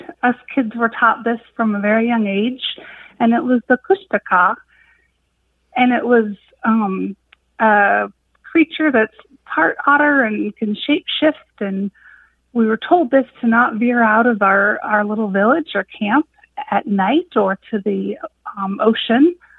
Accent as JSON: {"language": "English", "region": "Alaska", "country": "United States", "lives_now": "Spokane, United States", "said": "I'm originally from Alaska, calling from Spokane."}